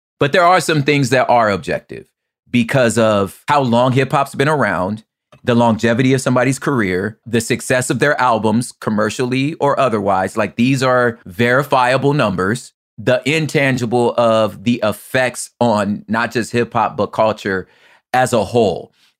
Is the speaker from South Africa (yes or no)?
no; the West, United States; And I'm saying the golden age probably because that's my generation. So it's hard for me, like, and I'm from the West.